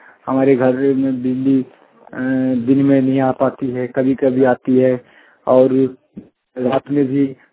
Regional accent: Jharkhand, India; ऐसी बहुत सी हमारे गांव में है जो डिग्री के साथ पढ़ते हैं, तो ये हमारे झारखंड में ये व्यवस्था होने के कारण भी ये सब नहीं हो रहा है

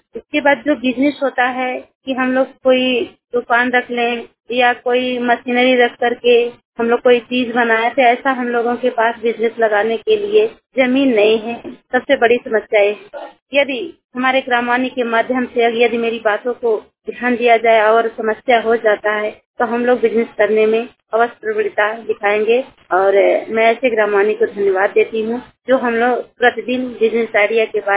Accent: Bhadohi, Uttar Pradesh, India; मैं और आई गांव से, ब्लॉक मेरा और आई है, जिला मेरा जो है कि भदोही है। मेरी उम्र जो है 34-35 साल की है।

